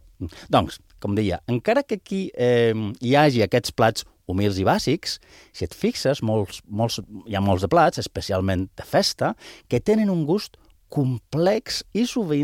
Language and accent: Catalan; Bilbao, Basque Country, Spain; aprofitant que jo sóc de Bilbao, del País Basc, parlaré, diguem, de manera comparada, de l'apassionant món dels noms dels plats d'allà i d'aquí